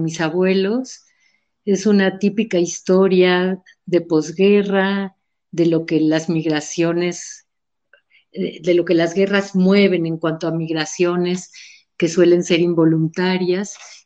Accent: Mexico; first language Spanish; Yo, aunque no fui arrullada, digamos, de una forma natural en castellano, soy mexicana.

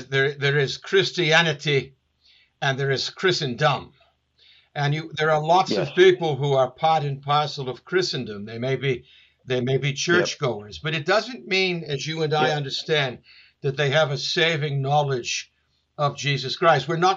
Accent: Wales, United Kingdom; As a Welshman, I always love it when I'm connected to North Wales.

